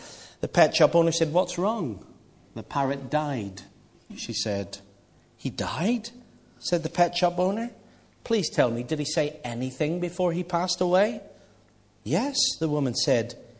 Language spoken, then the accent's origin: English; Bangor, Northern Ireland, United Kingdom; I was brought up in Bangor, Northern Ireland, and we got sort of boats and the sea all around us.